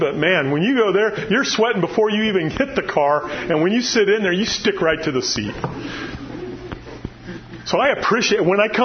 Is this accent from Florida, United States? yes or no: yes; Florida, United States; You know, I appreciate dryness because I grew up in Florida.